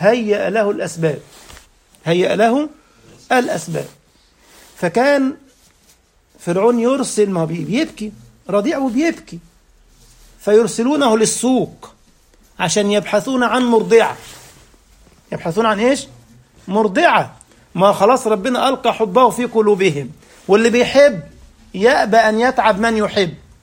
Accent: Egypt; بغدادي عندنا في مصر

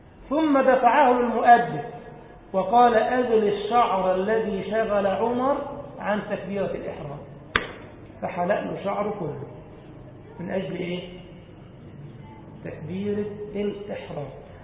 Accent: Egypt; وكان في بلدنا مصر حاكما على مصر في حلوان

